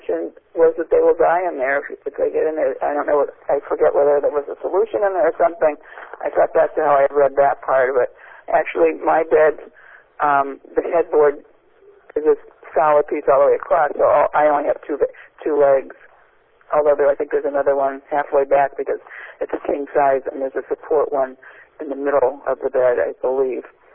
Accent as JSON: {"language": "English", "town": "Atlantic City", "region": "New Jersey", "country": "United States", "tie": "born or raised there", "said": "since I grew up in Atlantic City"}